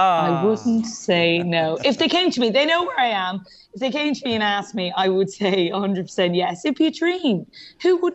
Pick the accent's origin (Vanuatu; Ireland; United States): Ireland; Termonfeckin, Leinster; Yeah, so we moved up to Dublin and I went to school then in Dublin, but very much still say that I'm from Termin Feckin.